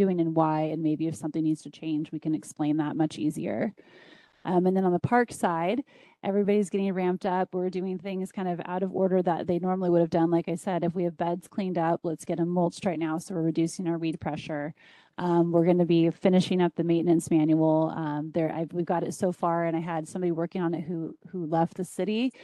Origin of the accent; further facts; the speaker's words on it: Canby, Oregon, United States; I'm from Canby